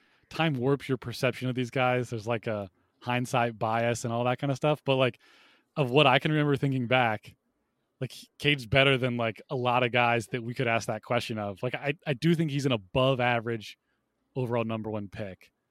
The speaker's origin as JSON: {"language": "English", "region": "Ohio", "country": "United States", "tie": "born or raised there", "said": "I grew up in Ohio and was like pretty much indoctrinated."}